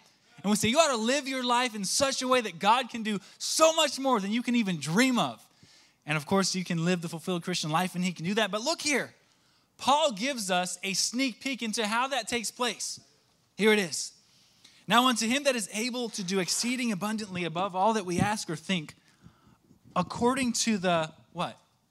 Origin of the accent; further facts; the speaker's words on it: United States; Look, I'm an American through and through, okay? My wife got me to like apple pie. I love the flag.